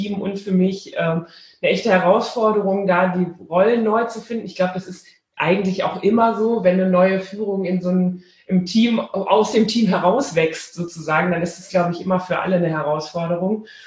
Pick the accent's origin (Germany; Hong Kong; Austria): Germany; Rhineland; born there; Ich bin ja zu allem Überfluss auch noch zur Hälfte, wenn nicht ganz Rheinländerin, also ich bin im Rheinland geboren